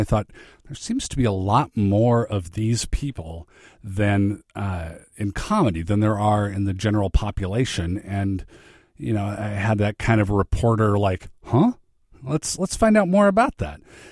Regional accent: Federal Way, Washington, United States; I have dealt with depression since about the eighth grade, growing up in Federal Way, Washington.

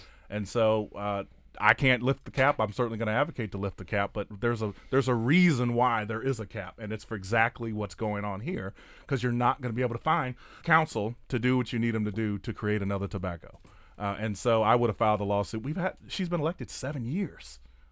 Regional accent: Florida, United States; You know, I'm from Hillsborough County, where it's one of the worst places for human trafficking.

